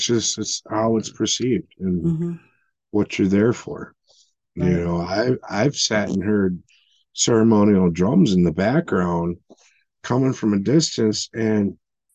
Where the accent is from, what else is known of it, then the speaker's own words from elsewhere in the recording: Chicago, Illinois, United States; I grew up in Chicago originally, so I grew up some of the tough neighborhoods